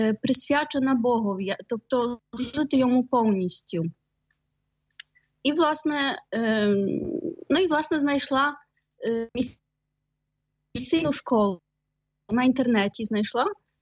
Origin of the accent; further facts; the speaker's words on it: Poland; now in Ukraine; Я із Польщі.